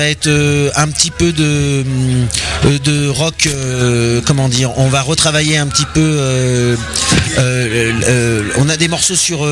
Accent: Angoulême, Nouvelle-Aquitaine, France; also born or lived in Poitiers; On vient d'Angoulême et Poitiers

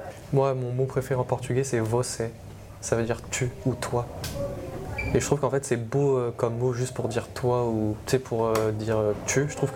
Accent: France; also born or lived in Tunisia; moi, les gars, je suis français, et en plus, je suis tunisien.

